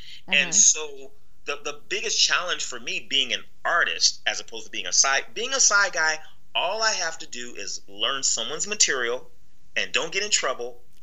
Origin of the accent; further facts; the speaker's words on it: Nebraska, United States; and I'm from Nebraska